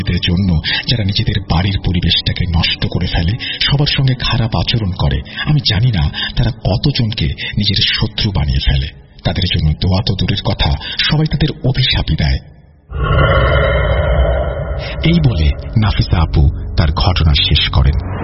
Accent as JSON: {"language": "Bangla", "town": "Munshiganj", "region": "Dhaka Division", "country": "Bangladesh", "lives_now": "Dhaka, Bangladesh", "said": "বাড়ি মুন্সিগঞ্জ জেলায়। আমরা ঢাকার উত্তরায় থাকি।"}